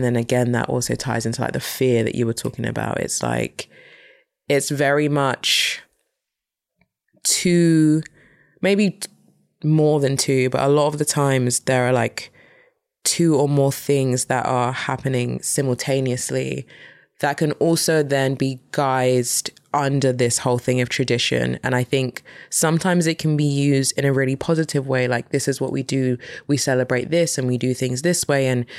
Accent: Nigeria; being Nigerian

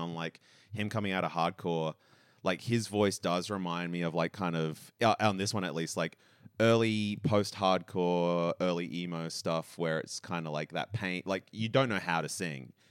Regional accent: Australia; It's like how American TV sounded to me as an Australian kid.

